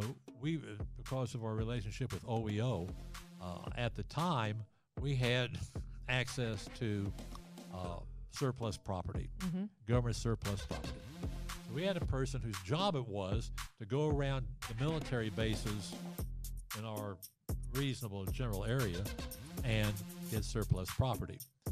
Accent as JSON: {"language": "English", "town": "St. Joseph", "region": "Missouri", "country": "United States", "tie": "born or raised there", "said": "Head Start was already established in my hometown of St. Joseph, Missouri."}